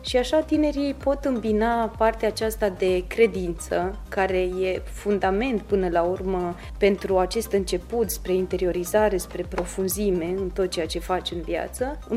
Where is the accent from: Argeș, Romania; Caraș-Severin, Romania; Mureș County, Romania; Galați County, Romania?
Mureș County, Romania; Târgu Mureș; Noi venind înapoi în orașul în care studiam, de unde suntem, că și eu și Adela suntem din Târgu Mureș